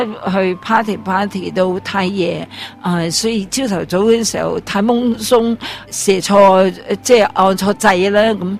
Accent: China; 我哋中国人咧，好多时候咧就喺酒后嚟到去谈政啊

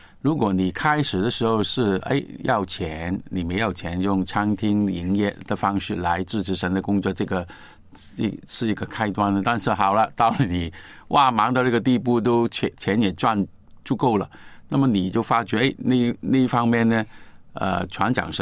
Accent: Guangdong, China; 我们广东人常常说是夫妻档

